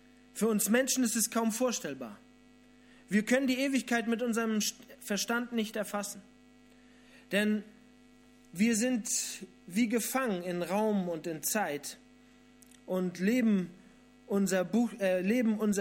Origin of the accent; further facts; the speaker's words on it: Flensburg, Schleswig-Holstein, Germany; Ich komme aus Flensburg, der wohl beliebtesten Stadt Deutschlands.